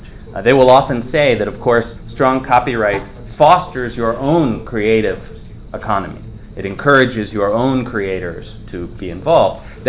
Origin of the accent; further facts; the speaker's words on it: United States; It is quite strange to me, as an American